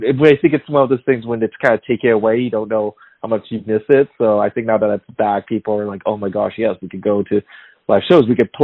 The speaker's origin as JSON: {"language": "English", "country": "Canada", "tie": "born or raised there", "said": "So I was born in Canada, but my heritage is Korean. And I, growing up as a Canadian"}